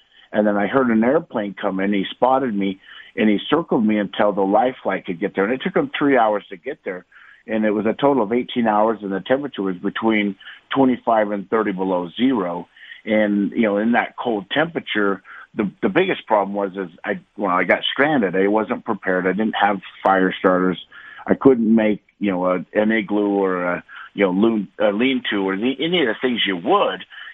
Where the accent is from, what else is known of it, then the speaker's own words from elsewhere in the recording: United States; And being an American, they don't want you to win.